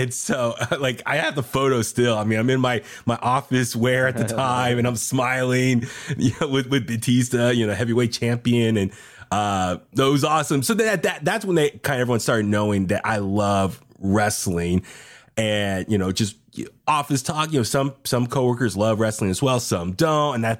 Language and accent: English; California, United States; And I told Bailey, hey, I'm from the Bay Area.